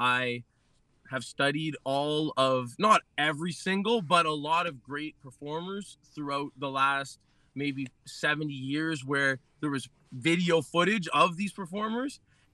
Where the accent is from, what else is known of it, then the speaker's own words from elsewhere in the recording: Sudbury, Ontario, Canada; Yeah, I'm from Sudbury.